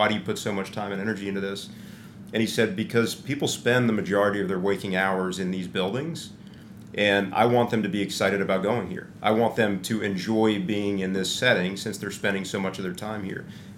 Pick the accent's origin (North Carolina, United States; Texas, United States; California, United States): North Carolina, United States; I grew up in North Carolina with a dad that built office buildings and warehouses.